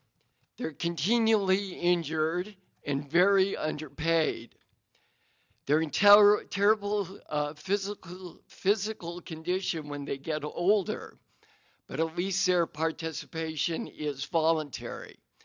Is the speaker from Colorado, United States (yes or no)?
yes; Colorado, United States; I grew up in Colorado, so I've seen my share of rodeos when I was a kid.